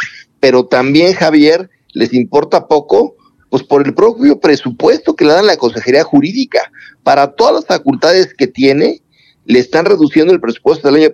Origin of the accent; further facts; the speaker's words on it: Mexico; los que estamos pagando los platos rotos somos todos los mexicanos.